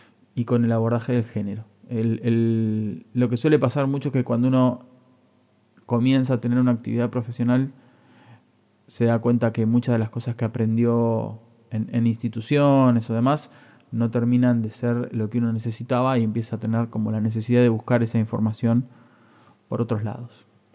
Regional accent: Buenos Aires, Argentina; moved away; por aquellos años donde yo me fui de Buenos Aires

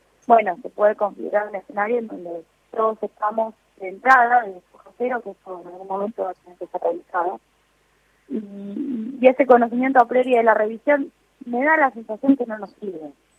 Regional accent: Argentina; digo, como argentinos.

